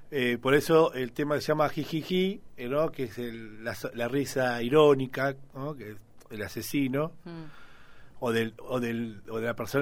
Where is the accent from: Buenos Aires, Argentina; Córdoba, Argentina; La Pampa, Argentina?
Buenos Aires, Argentina; Aunque yo vengo de la zona norte, digamos, yo no soy de acá de La Plata, pero allá también escuchamos, digamos, del otro lado de la provincia.